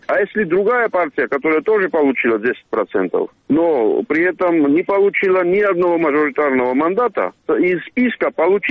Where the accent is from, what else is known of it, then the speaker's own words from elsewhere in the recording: Georgia; какой-то опыт, который и я, и все грузины, которые живут и участвуют или наблюдают политическими процессами в нашей стране за последние 30 лет